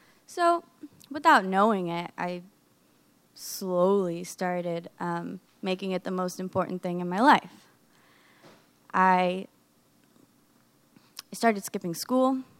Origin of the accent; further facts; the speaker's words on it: Florida, United States; I was born and raised in Florida. I had a pretty rough upcoming childhood.